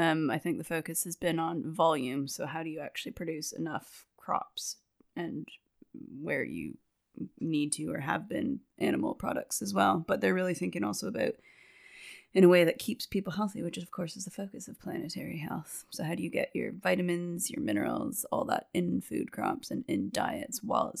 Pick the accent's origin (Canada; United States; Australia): Canada; now in United Kingdom; I'm Canadian. I live in the UK.